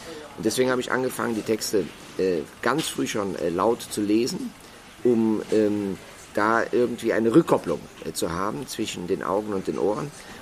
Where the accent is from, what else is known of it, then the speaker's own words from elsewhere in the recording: Rhineland, Germany; ich komme aus dem Rheinland und da wird die Kirche mit der Kirche verwechselt etc. Das habe ich mir auch bis heute kaum abgewöhnt.